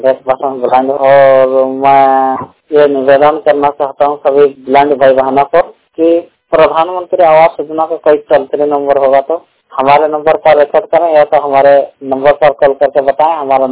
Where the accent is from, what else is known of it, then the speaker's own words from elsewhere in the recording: Kharsawan, Jharkhand, India; मैं जिला सरिकला खरसावा, पोस्ट खरसावा, थाना खरसावा, गांव कुमार रीडिंग, हमारे पंचायत बाबू रीडिंग है, यहीं के रहने वाले हूँ।